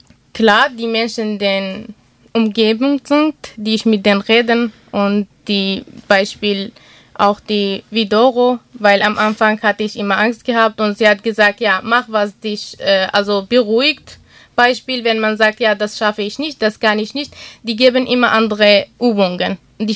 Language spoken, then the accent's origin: German; Iraq; German is a second language; now in Germany; Ich komme aus dem Irak und da gab es die Möglichkeit halt nicht, dass man schwimmen lernen.